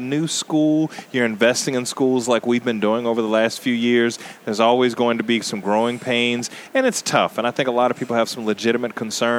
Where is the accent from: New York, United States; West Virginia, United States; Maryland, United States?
Maryland, United States; Catonsville; also born or lived in Columbia; I've been an Orioles fan my whole life, growing up in Catonsville and then moving out to Columbia.